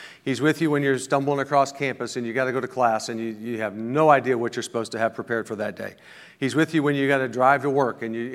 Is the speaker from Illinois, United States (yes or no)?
yes; Illinois, United States; I grew up in Illinois. I grew up in St. Louis area, southern Illinois, but right near St. Louis.